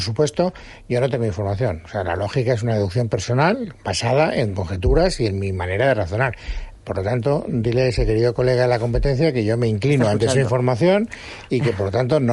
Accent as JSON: {"language": "Spanish", "country": "Spain", "said": "yo como ciudadano español no quiero depender del independentismo catalán"}